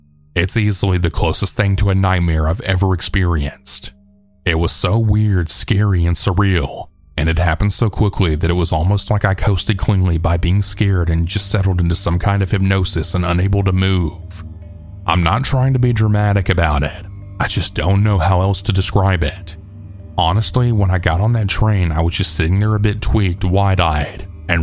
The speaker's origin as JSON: {"language": "English", "country": "Canada", "said": "We're Canadian, and we had also stopped in Italy for about 2 days."}